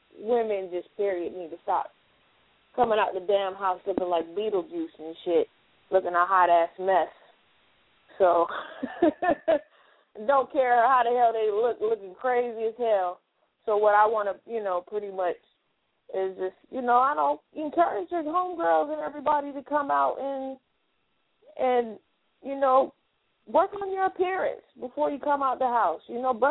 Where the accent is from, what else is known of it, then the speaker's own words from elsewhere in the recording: Germany; You know, I was raised in Germany.